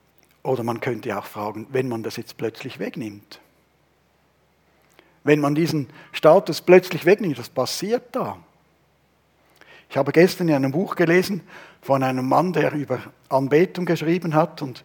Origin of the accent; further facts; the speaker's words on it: Switzerland; Und wir haben ja das in den vergangenen Monaten ein bisschen auch als Schweizer erlebt